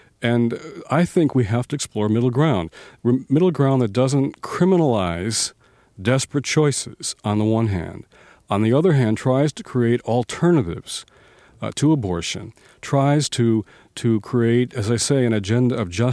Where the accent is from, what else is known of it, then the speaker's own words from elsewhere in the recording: Detroit, Michigan, United States; Well, I grew up in Detroit, and you know, the home of Motown.